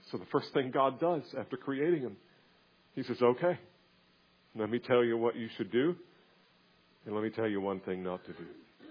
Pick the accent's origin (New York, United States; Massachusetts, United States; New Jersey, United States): New Jersey, United States; When I was young, growing up in New Jersey, my friends and I labored hard at outdoing one another in filthy speech.